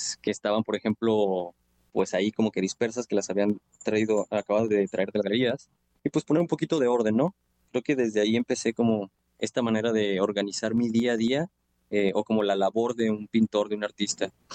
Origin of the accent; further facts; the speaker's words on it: Guadalajara, Jalisco, Mexico; Yo soy de Guadalajara y el contexto de las artes, del arte para mí era como un poquito alejado.